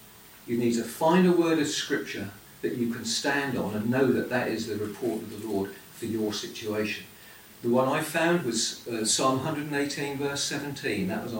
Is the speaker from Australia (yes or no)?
no; England, United Kingdom; But we're English, so that nod was absolutely fantastic.